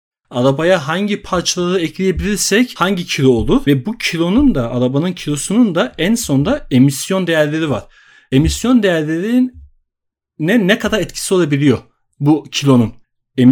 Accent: Istanbul, Turkey; now in Stuttgart, Germany; Ben İstanbul'da doğup büyüdüm. Yani Almanya Stuttgart'ta yaşıyorum şimdi ama İstanbul'da doğup büyüdüm ve 2002'de Almanya'ya geldim.

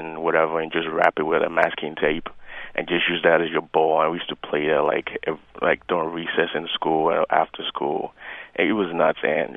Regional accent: Nigeria; now in United States; Hi, I'm Nigerian, so this is a passionate sport for me.

